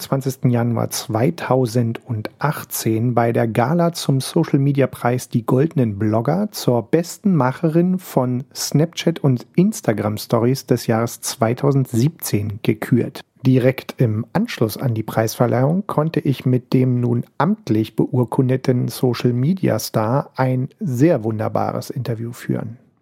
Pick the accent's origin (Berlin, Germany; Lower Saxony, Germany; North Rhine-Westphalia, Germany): Berlin, Germany; Als Berliner, der die Radioszene in NRW nicht wirklich kennt